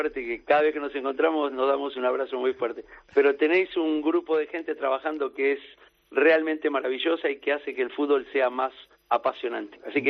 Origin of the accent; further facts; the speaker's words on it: Argentina; moved away as an adult; yo soy argentino, pero llevo 47 años viviendo en este país.